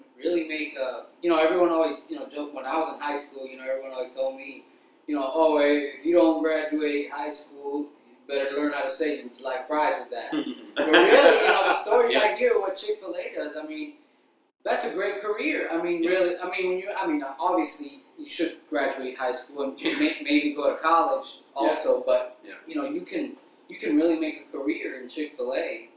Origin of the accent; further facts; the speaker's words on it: Miami, Florida, United States; I'm from Miami. I know what the customers